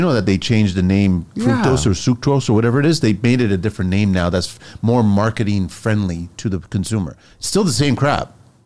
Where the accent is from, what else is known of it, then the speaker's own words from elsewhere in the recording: Canada; I'm Canadian through and through too, but I still consider myself Portuguese as well.